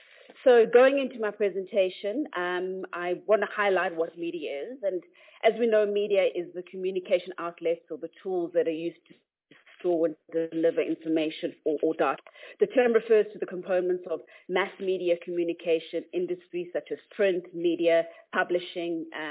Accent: South Africa; I am South African.

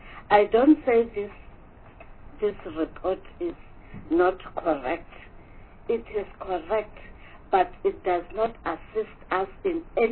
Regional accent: Limpopo, South Africa; For example, I'm from Limpopo.

